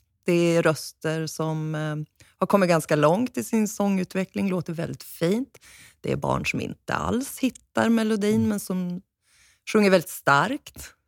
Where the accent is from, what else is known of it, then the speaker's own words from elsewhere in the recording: Holmsund, Västerbotten County, Sweden; Jag växte upp i Solbackakyrkan som var i Holmsund.